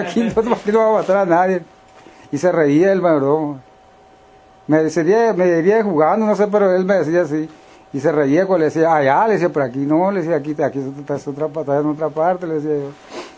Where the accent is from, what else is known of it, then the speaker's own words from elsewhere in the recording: Mexico; moved away; Yo nunca ya no quise regresar, yo regreso, pero voy de visita. Sí. Pues ahorita tengo apenas 8 días que me vine de México.